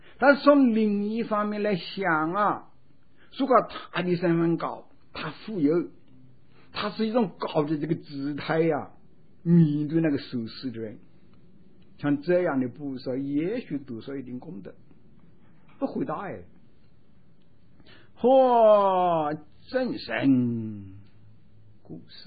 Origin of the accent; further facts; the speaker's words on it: China; 我们中国人有句话哟